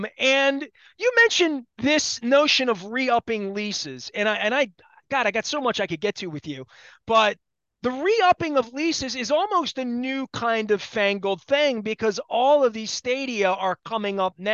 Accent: Baltimore, Maryland, United States; accent: Baltimore; I'll do this in my Baltimore accent for you, Neil, because I know you're a New Yorker.

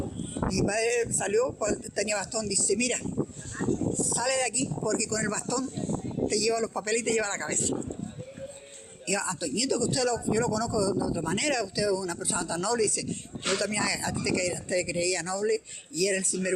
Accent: Teguise, Canary Islands, Spain; born there; Mi padre de La Graciosa, mi madre de la Villa Teguise. Yo nací en la Villa de Teguise, pero me siento tan majorera como conejera.

